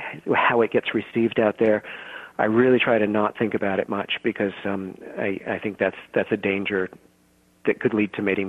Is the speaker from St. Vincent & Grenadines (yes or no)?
no; New Paltz, New York, United States; I'm from New Paltz, New York, originally, and I do little shows up there.